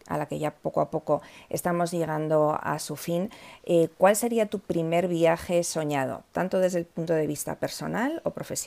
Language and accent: Spanish; Madrid, Community of Madrid, Spain; now in Miami, United States; Yo que vivo en Miami, pero viajo a Madrid, de donde soy originaria